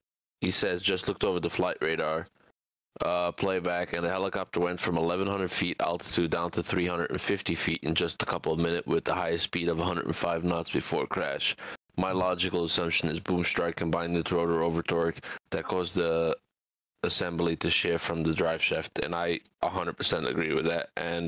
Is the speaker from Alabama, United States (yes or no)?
no; New York City, New York, United States; This is something I never understood living in New York City my whole life, growing up in New York City.